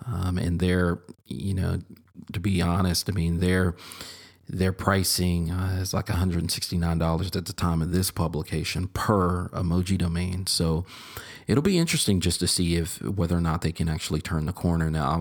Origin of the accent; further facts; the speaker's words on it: Missouri, United States; I'm from Missouri, so you're the show me state.